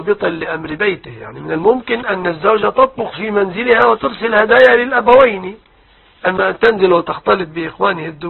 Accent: Egypt

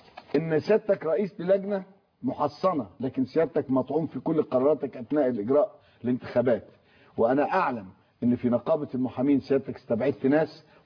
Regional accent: Egypt; ما الجوازات عندنا في مصر ما عندهاش افاده.

